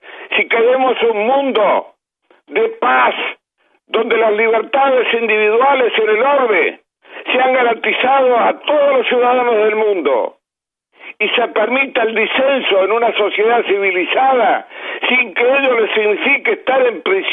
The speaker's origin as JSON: {"language": "Spanish", "country": "Argentina", "said": "no puedo aceptar como ciudadano argentino"}